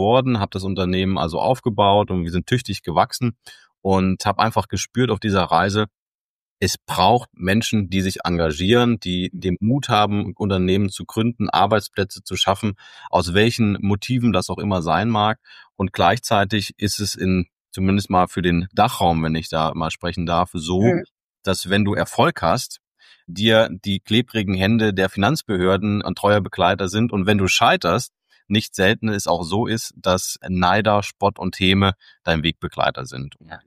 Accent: Kassel, Hesse, Germany; Also ich bin ja selber aus Hessen, genau aus Nordhessen, aus Kassel.

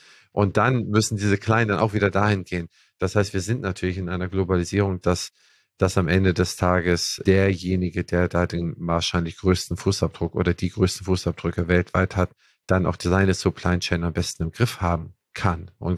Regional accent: Schleswig-Holstein, Germany; du als Holsteiner, ich als Holsteiner, wo wir Erntezeit haben

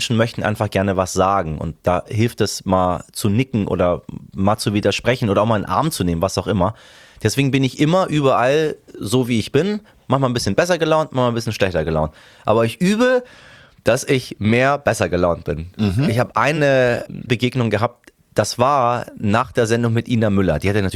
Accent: Hamburg, Germany; also born or lived in Tehran, Iran; ich bin ja aufs Dorf gezogen und zwar auf das Dorf namens Hamburg. Ich kam ja aus Teheran. Teheran hat 20 Millionen Einwohner. Das ist eine riesige Stadt.

